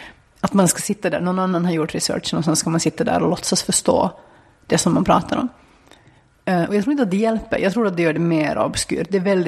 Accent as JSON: {"language": "Swedish", "country": "Finland", "said": "Jag kommer från Finland"}